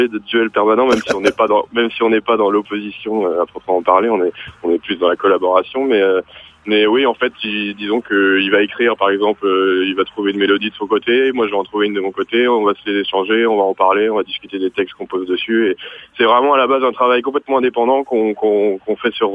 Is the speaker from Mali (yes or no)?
no; Pays de la Loire, France; on est tous les deux provinciaux en fait à l'origine, Brieux et Lillois, et … donc je suis près d'Angers, une petite ville à côté d'Angers.